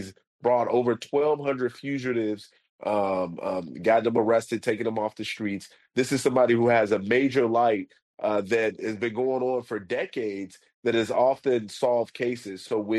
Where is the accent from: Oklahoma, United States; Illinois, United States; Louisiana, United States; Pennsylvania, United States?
Illinois, United States; Chicago; I'm a Chicagoan. I'll support whatever Chicago team wins.